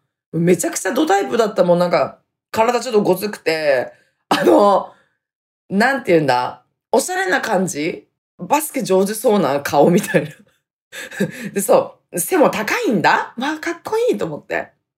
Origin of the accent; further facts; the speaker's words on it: Hokkaido, Japan; 例えばさ、北海道のどこ出身なのって言われて、私は細かい住所とかは地域とか言いたくないんだよね。